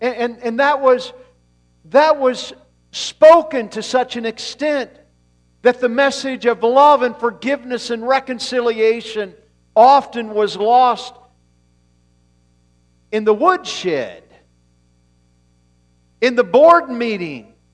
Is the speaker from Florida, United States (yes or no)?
yes; Florida, United States; And I didn't miss school because of snow. I grew up in Florida.